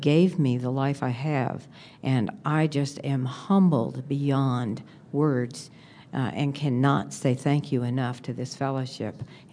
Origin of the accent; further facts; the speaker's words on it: Missouri, United States; I'm a compulsive eater, and I'm from Missouri.